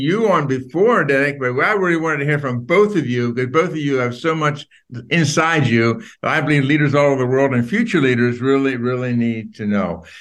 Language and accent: English; Pennsylvania, United States; It's like when I tell people I'm from Pennsylvania, they say, oh, I have a friend in California.